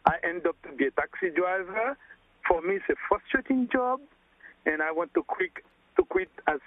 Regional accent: Haiti; moved away as an adult; As I said, I'm from Haiti, and I'm from the countryside, in the northern part of Haiti. Then I left the country. I was 23.

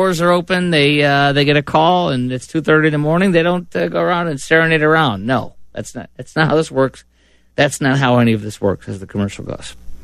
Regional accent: Chicago, Illinois, United States; You know, I grew up in the Midwest in Chicago, and I used to think that I used to think when I was an aspiring broadcaster back in the day, I used to think that we were the ones who did not have an accent.

